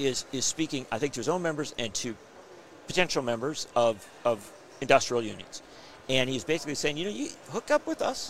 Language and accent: English; Kenosha, Wisconsin, United States; Growing up around Kenosha, Wisconsin, which was an auto union town, very militant auto union, Local 72.